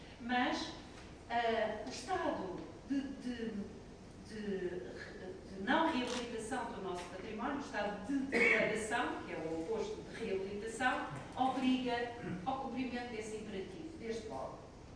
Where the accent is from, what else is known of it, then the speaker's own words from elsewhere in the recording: Penedono, Viseu, Portugal; also born or lived in Coimbra; Eu sou de Penedono